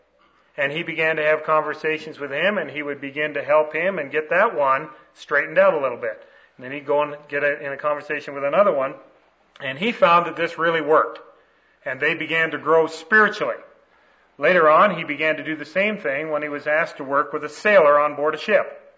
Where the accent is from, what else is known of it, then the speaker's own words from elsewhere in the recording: Canada; I was born and raised in Canada